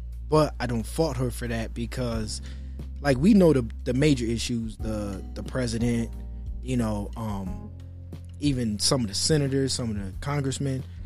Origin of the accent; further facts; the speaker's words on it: Detroit, Michigan, United States; I'm from Six Mile between Myers and Wyoming